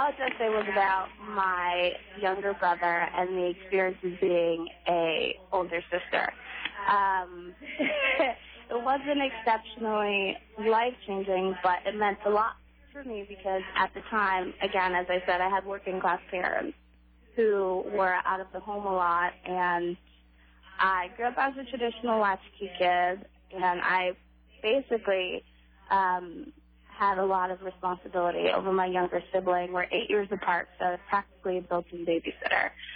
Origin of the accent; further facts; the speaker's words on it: Brooklyn, New York, United States; So I'm originally from Brooklyn, specifically Bushwick, which is a low-income community in Brooklyn that happens to be predominantly Black and Hispanic.